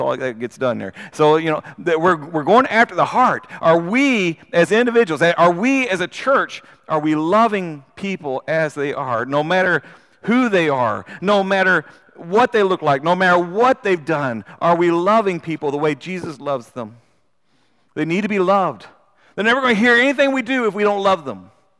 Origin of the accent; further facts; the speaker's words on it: United States; Because ultimately, I'm a Christian before I'm an American.